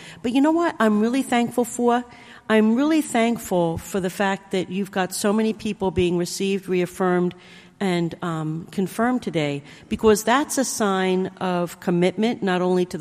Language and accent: English; New Jersey, United States; accent: New Jersey; which makes my New Jersey accent come out that much worse.